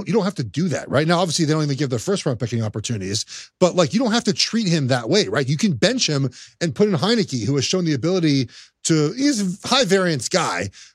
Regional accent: Los Angeles, California, United States; But the Chargers shouldn't move to L.A. There's I'm from Los Angeles, guys.

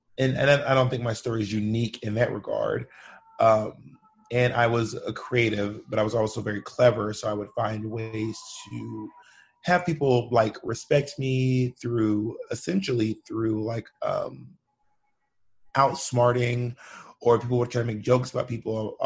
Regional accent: Atlanta, Georgia, United States; also born or lived in the South; I'm from Atlanta.

